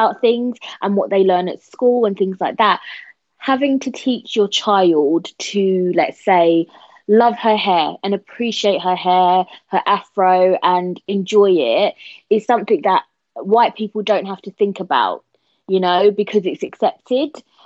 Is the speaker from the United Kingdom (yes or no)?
yes; London, United Kingdom; I was born and raised in London, and this is how I speak.